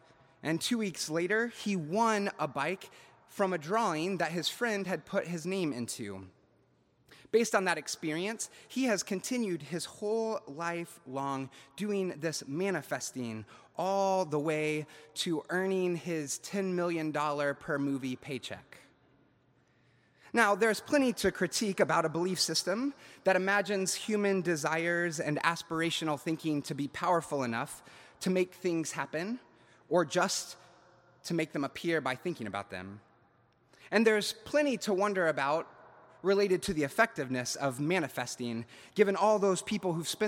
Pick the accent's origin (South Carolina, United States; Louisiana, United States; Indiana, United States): Indiana, United States; Maybe that's just people like me growing up in Indiana, but I digress.